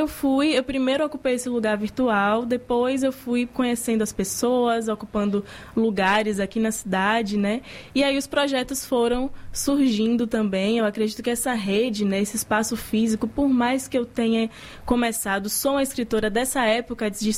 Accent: Esplanada, Bahia, Brazil; also born or lived in Salvador; Mas eu sou de Esplanada, no interior aqui da Bahia, né? Nasci aqui em Salvador, mas cresci lá, minha família é de lá.

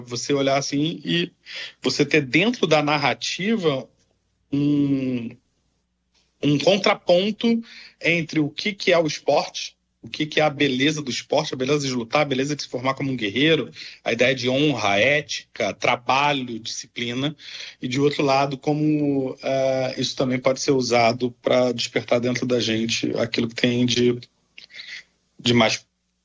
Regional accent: Brazil; É a forma como nós brasileiros contamos e reconhecemos nossa história

